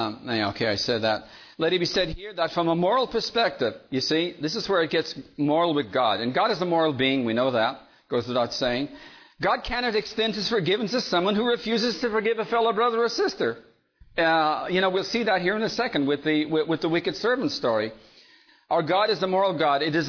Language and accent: English; Ireland; And I grew up in Ireland, you know